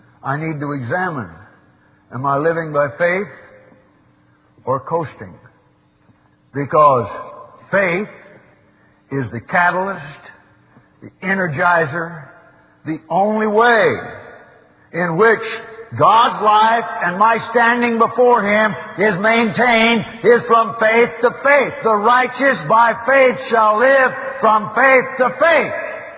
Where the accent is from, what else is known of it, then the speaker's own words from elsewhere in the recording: Oroville, California, United States; teenagers used to show off their ability to crack the English walnuts up in Orville, in my hometown.